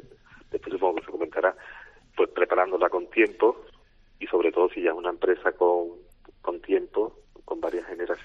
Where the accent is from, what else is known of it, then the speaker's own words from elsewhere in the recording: Spain; como somos españoles